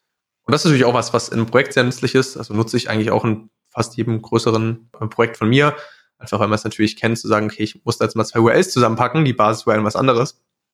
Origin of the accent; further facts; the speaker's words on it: Leipzig, Saxony, Germany; der aktuell in Leipzig wohnt, meine Heimatstadt, liebe Grüße gehen raus.